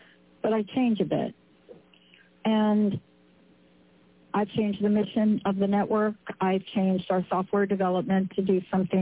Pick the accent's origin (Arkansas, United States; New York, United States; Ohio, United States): New York, United States; Let's just say I grew up in New York. I know what it's like to walk down an alley in New York